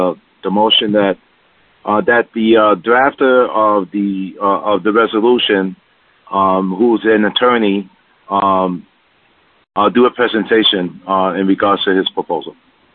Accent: Brooklyn, New York, United States; But I'm from Brooklyn, so I get away with that stuff.

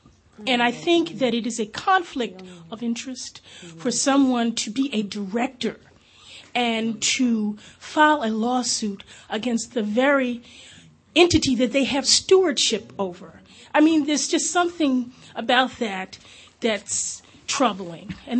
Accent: New York, United States; Born and raised in New York, back and forth from D.C. to New York.

